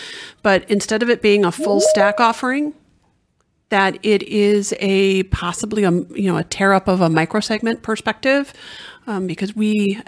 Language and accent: English; Wisconsin, United States; An old-fashioned bar, because I'm from Wisconsin, so we talk about that.